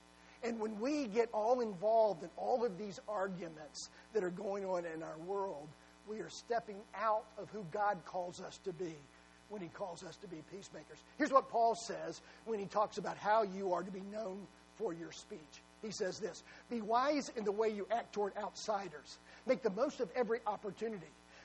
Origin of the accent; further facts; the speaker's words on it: United States; Of course I do. I'm American.